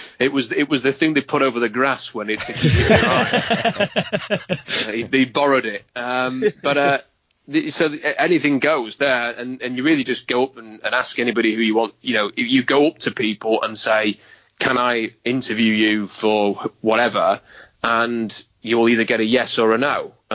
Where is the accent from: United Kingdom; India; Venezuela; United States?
United Kingdom; England; accent: English; to have him make fun of my English accent in a very light-hearted way.